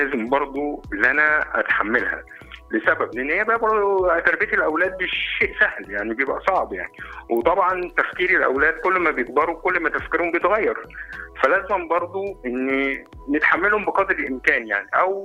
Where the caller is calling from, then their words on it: Cairo, Cairo Governorate, Egypt; من القاهرة